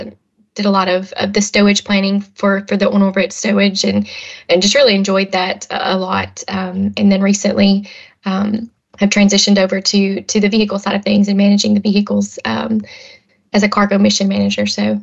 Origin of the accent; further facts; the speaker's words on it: Alabama, United States; accent: Alabama; So I am born and raised in Alabama. I know the accent probably gives me away. and I went to school at UAH in Huntsville.